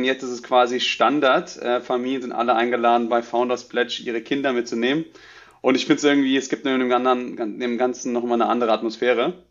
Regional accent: Hesse, Germany; ich bin aufgewachsen im Taunus bei Frankfurt.

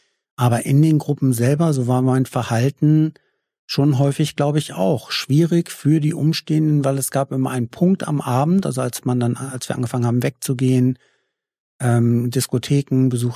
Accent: Kiel, Schleswig-Holstein, Germany; Ich komme aus Kiel

